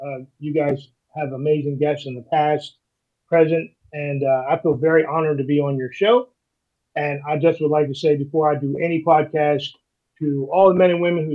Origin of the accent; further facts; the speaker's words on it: Carlisle, Pennsylvania, United States; born there; I was born in Carlisle, Pennsylvania, joined the Army in 1988.